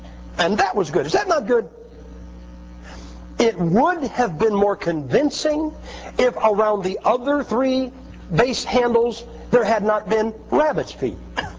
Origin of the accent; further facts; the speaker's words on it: Ohio, United States; You guys know I'm from Ohio.